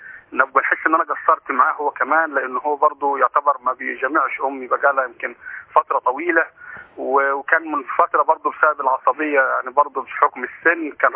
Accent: Sohag, Sohag Governorate, Egypt; أنا من سوهاج

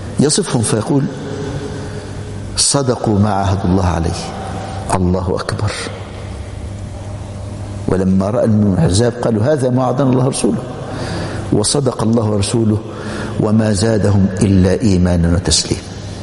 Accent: Egypt; طلع قانون الشباع عندنا في مصر

